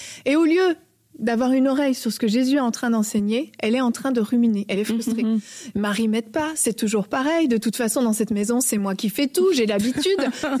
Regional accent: Switzerland; born there; Je suis née en Suisse.

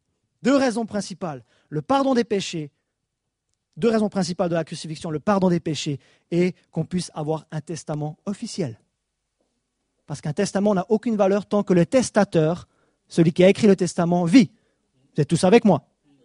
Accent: Switzerland; Vous savez, moi j'ai grandi en Suisse, on n'a pas l'habitude de faire des sacrifices dans ma culture.

